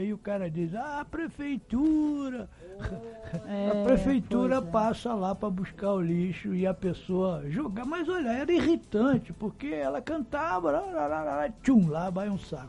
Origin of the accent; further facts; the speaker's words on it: Rio de Janeiro, Brazil; Eu que sou carioca, foi só subir para cá